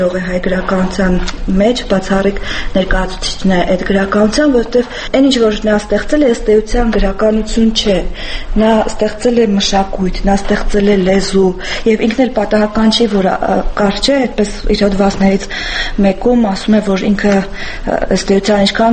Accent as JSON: {"language": "Armenian", "town": "Stepanavan", "region": "Lori", "country": "Armenia", "tie": "born or raised there", "said": "Ես ծնվել եմ Ստեփանավանում և իմ ամբողջ մանկությունը անցել է թումանյանական մթնոլորտում"}